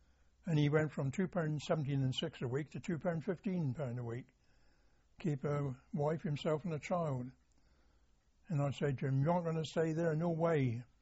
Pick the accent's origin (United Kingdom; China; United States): United Kingdom; Torquay, South West England; born there; I was born in Torquay, Devon, 31st of December 1922.